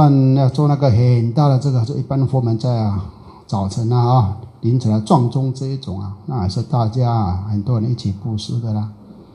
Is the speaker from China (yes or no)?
no; Taiwan; 以前我们呢在台湾呢、啊，我们的亲戚啊